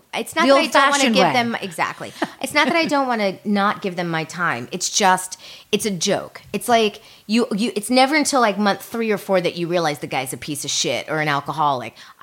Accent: Miami, Florida, United States; What see, I'm from Miami, so I don't have any of that.

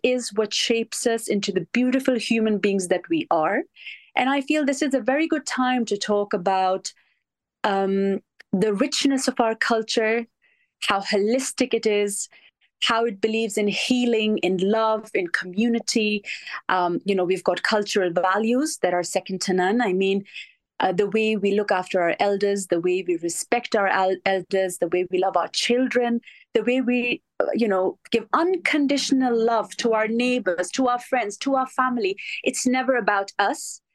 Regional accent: Germany; I was born and bred in Germany. I'm German by birth, and my father is from Pakistan. My mother is not Pakistani. She is from Afghanistan. And I speak five languages.

